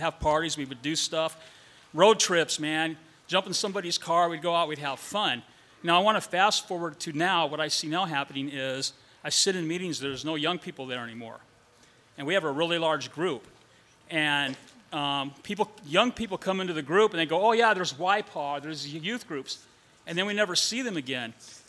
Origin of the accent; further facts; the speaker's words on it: West Sacramento, California, United States; from West Sacramento, California, the new home of the A's, and which is in Yolo County